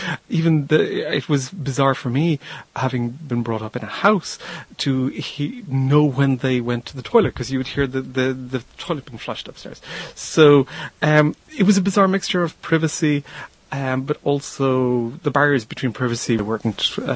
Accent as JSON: {"language": "English", "town": "Dublin", "region": "Leinster", "country": "Ireland", "tie": "born or raised there", "said": "the waves of the sea where I was brought up in Dublin on the coast"}